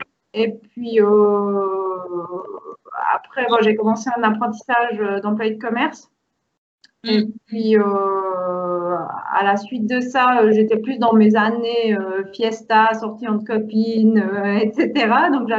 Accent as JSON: {"language": "French", "region": "Valais", "country": "Switzerland", "said": "j'ai 37 ans et puis je viens de Suisse, du Val-de-Bagne."}